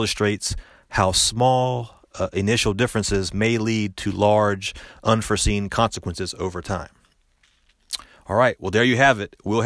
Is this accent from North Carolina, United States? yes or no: yes; Raleigh, North Carolina, United States; I'm from Raleigh, North Carolina, so part of ACC country.